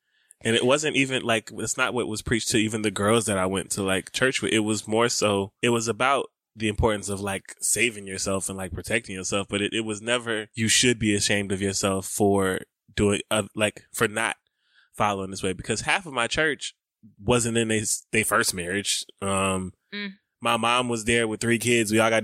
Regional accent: the South, United States; There are some places that I hear, or I've heard, you know, growing up in the South in the 90s in churches.

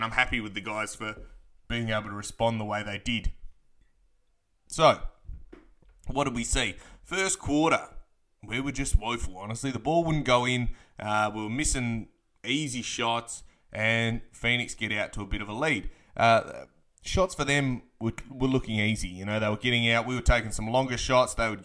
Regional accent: Perth, Western Australia, Australia; I am from Perth, Western Australia, a Pels fan.

